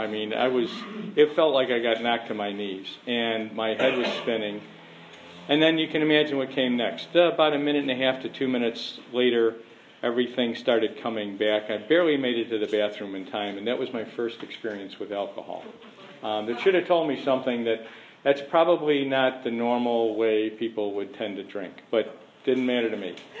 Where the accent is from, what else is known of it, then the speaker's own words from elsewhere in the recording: Chicago, Illinois, United States; I'm an Irish Catholic from the south side of Chicago.